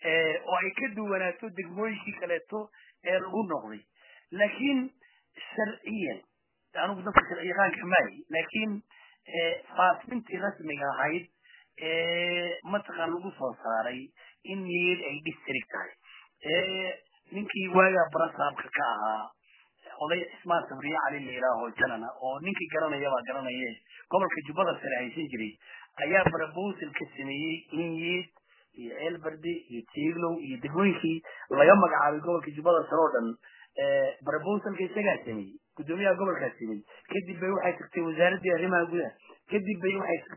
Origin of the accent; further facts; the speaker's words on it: Bakool, Somalia; Ayaalkay way ku wada dhasheen anugu kuma dhalan laakiin ayaalkay ku wada dhasheen aan ku soo kornay waana dhul mataqaanaa raxaweyne leedahay dad isku dhex jira oo mataqaanaa walaala ah oo deris ah ayaanu nahay dadka degan Bakool.